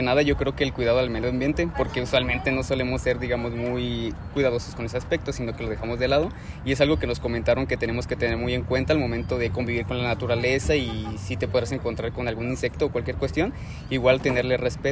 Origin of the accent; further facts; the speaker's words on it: Irapuato, Guanajuato, Mexico; vengo aquí mismo del municipio de Irapuato, Guanajuato.